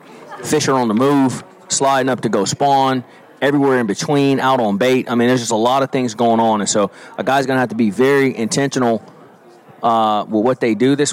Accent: California, United States; now in Alabama, United States; I mean, I'm from California originally. So the California Delta is my home pond.

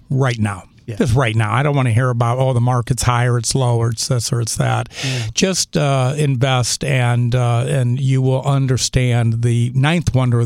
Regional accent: Indiana, United States; moved away; But, you know, I'm from Indiana, so love Missouri.

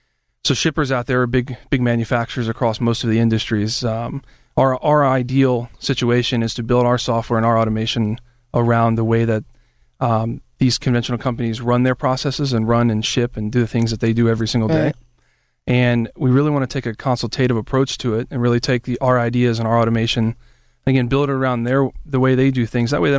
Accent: Alabama, United States; also born or lived in Washington, D.C. / Florida; now in Pittsburgh, United States; D.C., and then I grew up in Alabama for a number of years.

